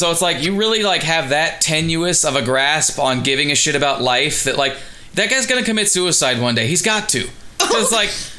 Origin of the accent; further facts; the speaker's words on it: Indiana, United States; Because I was thinking, like, we're from Indiana, so I was thinking racing, like Daytona.